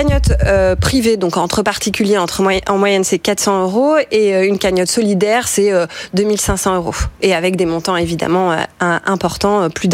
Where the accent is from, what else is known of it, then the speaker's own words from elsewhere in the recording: France; je crois qu'en tant que Français, on est inquiet et on s'interroge pour notre pays.